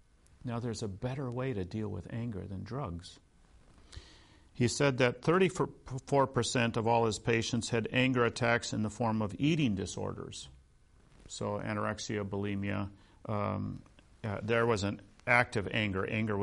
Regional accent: Wisconsin, United States; He teaches at the University of Wisconsin-Madison, which is near where I grew up in Wisconsin, in the educational psychology department.

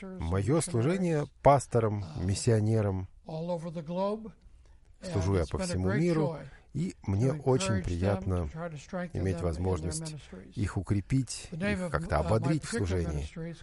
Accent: United States; я из Соединенных Штатов, я живу в Аризоне.

